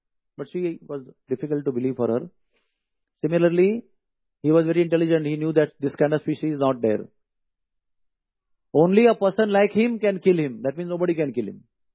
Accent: Udupi, Karnataka, India; Four temples in Karnataka, near my hometown, Udupi.

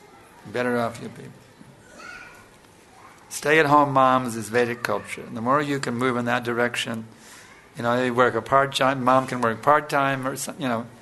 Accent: United States; All the women were at home when I grew up in America back in the 50s.

